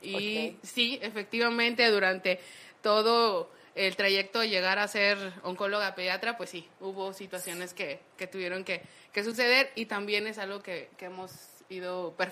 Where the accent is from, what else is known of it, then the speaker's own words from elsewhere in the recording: Hidalgo, Mexico; now in Ciudad Juárez, Mexico; Yo vengo del estado de Hidalgo. Soy del estado de Hidalgo.